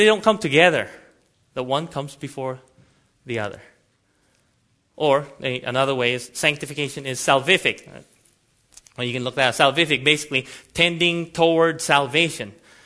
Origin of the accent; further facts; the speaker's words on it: Philippines; So I'm a Filipino, I'm an Adventist, and we had a network and we discussed all sorts of stuff with each other.